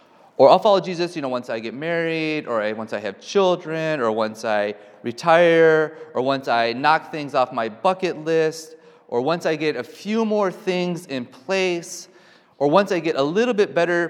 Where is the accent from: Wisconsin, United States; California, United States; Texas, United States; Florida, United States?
Wisconsin, United States; But as mentioned, I'm from Wisconsin.